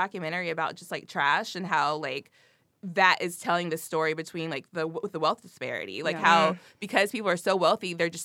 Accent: the South, United States; accent: Southern; And I just started talking about chitlins, and all of a sudden my southern accent came out.

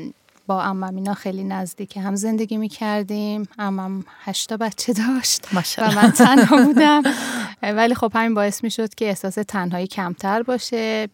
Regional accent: Tehran, Tehran Province, Iran; moved away as an adult; now in Sweden; تا تقریبا 18 سالگی تهران بودم و بعد همراه همسرم و پسر 3 ماهم به سوئد اومدیم.

